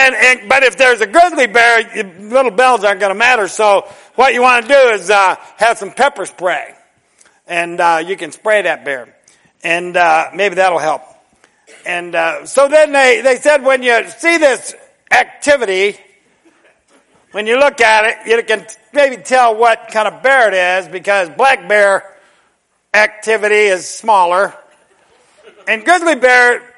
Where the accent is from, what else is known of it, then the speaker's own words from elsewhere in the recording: Tennessee, United States; It reminds me, I'm from Middle Tennessee originally, and it's not it's not mountainous like just west of here, but it kind of smooths out and it gets just real pretty like this